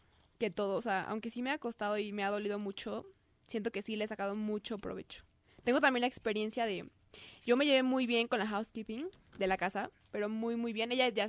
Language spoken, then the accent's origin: Spanish; Puebla, Mexico; pero su mamá de Puebla, de donde yo soy.